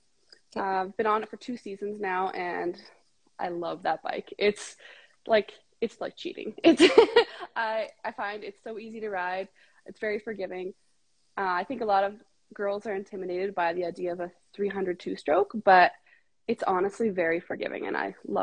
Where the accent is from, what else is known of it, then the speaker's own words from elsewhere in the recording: Alberta, Canada; I'm from Central Alberta. I was born and raised in this area.